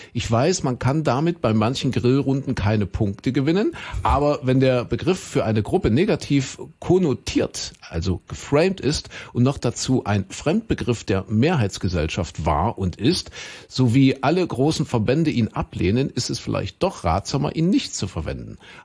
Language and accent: German; Köthen, Saxony-Anhalt, Germany; Also Kuhköthen, dort bin ich ja aufgewachsen in Sachsen-Anhalt.